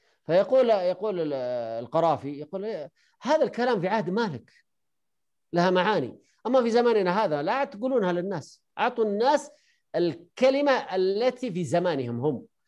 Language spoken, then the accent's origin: Arabic; Saudi Arabia; يعني عندنا في السعودية مثلا قبل 100 سنة أو 200 سنة